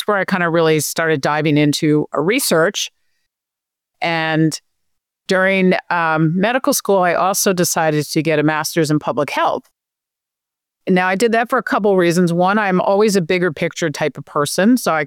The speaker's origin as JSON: {"language": "English", "region": "New York", "country": "United States", "tie": "born or raised there", "said": "So I grew up actually on Long Island outside of New York City."}